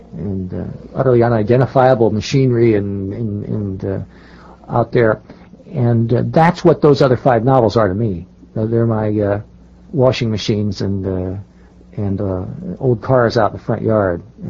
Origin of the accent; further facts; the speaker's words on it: Granite City, Illinois, United States; growing up in Granite City in the St. Louis area, we would summer down in the Ozarks.